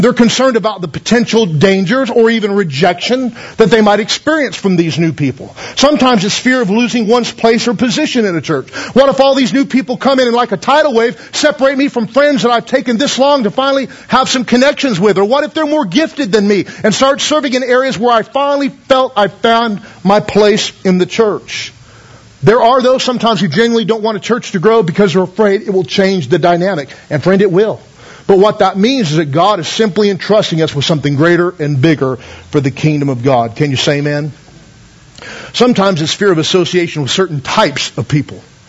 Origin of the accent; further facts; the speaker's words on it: Taft, California, United States; I was raised in Taft, you know, 20, 30 years ago when it was. I mean, don't you? I mean, upper middle class, nice, you know, and I had a very solid family.